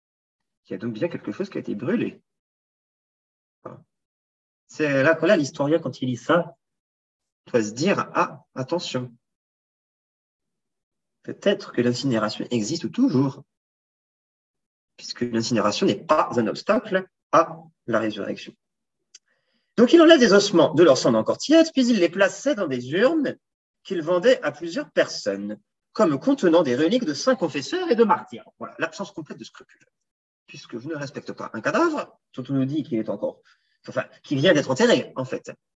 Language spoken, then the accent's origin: French; the Alps, France; alors comme je viens des Alpes, j'ai aucun scrupule à le dire